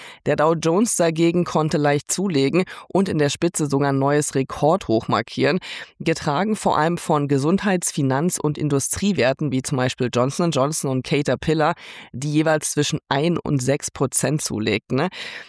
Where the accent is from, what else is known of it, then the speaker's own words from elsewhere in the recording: Germany; now in New York, United States; da musste man als Deutscher ganz schön laut singen